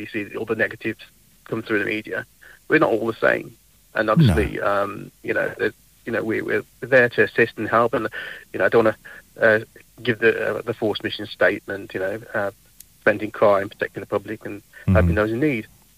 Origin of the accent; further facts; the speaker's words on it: West Midlands, United Kingdom; So, my background, born and raised in Black Country, father of two